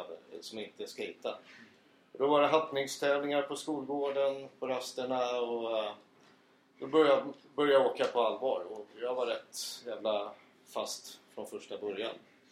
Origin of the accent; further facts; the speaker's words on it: Lidingö, Stockholm County, Sweden; Lidingö, där jag är uppvuxen, ligger lite närmare Stockholm än Norrtälje.